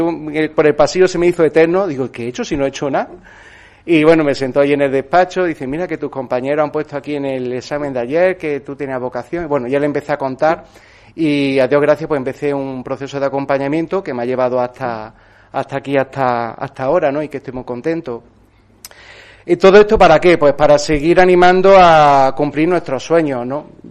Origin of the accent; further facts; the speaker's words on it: Córdoba, Andalusia, Spain; Yo soy de Córdoba, soy el menor de cuatro hermanos